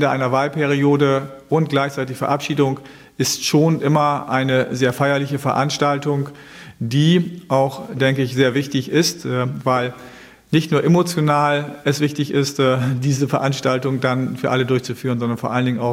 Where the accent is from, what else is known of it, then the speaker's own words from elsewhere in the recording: Lockstedt, Schleswig-Holstein, Germany; für mich eben auch in meiner Heimatgemeinde, wir die Gemeinde Lockstedt fit für die Zukunft machen